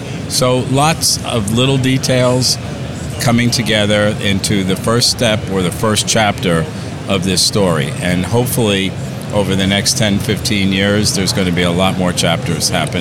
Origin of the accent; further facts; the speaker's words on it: United States; and I, as an American, I had never seen that one.